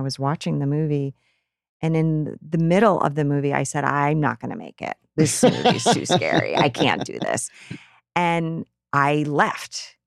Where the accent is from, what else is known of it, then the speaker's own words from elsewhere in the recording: Rutland, Vermont, United States; And I lived the farthest away from the downtown area where I grew up in Rutland, Vermont.